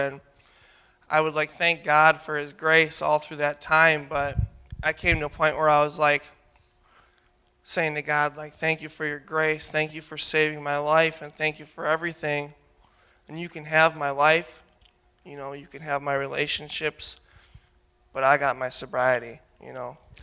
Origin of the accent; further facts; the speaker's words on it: Milwaukee, Wisconsin, United States; I'm 22 years old. I'm from Milwaukee, Wisconsin.